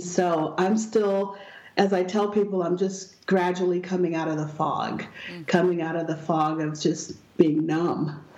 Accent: Canada; also born or lived in England; now in Dallas, United States; I was born in England, but we're from Canada, and I'm living in Dallas. I'm the only one in the U.S.

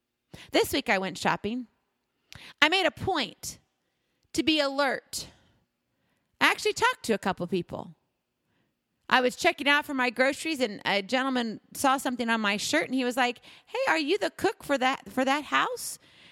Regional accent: Hawaii, United States; So I'm from Hawaii. You all know that. And graduated from there. I was born in Hawaii and graduated from high school there. So that's my home.

